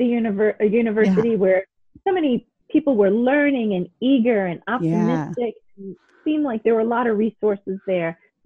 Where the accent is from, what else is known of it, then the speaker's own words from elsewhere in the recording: New York City, New York, United States; I grew up in New York City, and all of my family has worked for major corporations, Goldman Sachs, Time Warner, MTV.